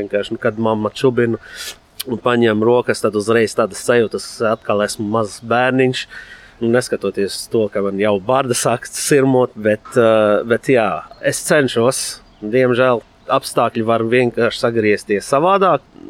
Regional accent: Lebanon; Latvian is a second language; now in Latvia; Ja es domātu, vai es esmu piederīgs, es nevaru pateikt pat, ka es esmu 50% Libānis vai 50%, bet es varu vienkārši pateikt tā, ka, nu, varbūt mana DNS ir Libāna, bet tomēr manā dvēseles DNS ir pilnīgi sajauta pašlaik.

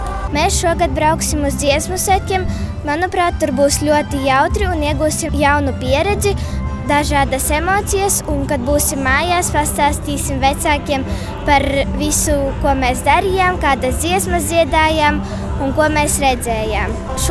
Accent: Daugavpils, Latvia; Es esmu no Daugavpils un mācos Daugavpils vienības pamatskolā.

